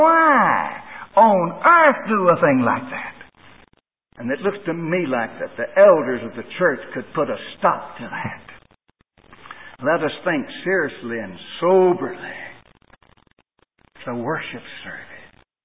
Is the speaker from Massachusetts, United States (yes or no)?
no; Kentucky, United States; as a boy growing up in Kentucky